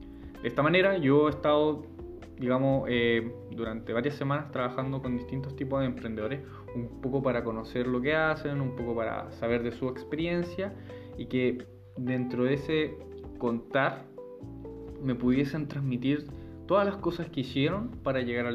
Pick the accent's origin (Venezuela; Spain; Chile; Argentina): Chile; soy chileno, tengo 19 años actualmente. Actualmente vivo en Antofagasta.